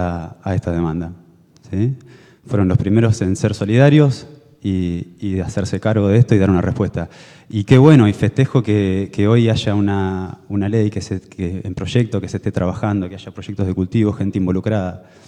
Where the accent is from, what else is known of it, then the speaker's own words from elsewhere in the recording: Coronel Suárez, Buenos Aires Province, Argentina; now in Bahía Blanca, Argentina; Yo soy nacido en Coronel Suárez, un pueblito acá cercano, para el lado de La Madrid. Mi madre también era de ahí, yo vine aquí en la etapa universitaria.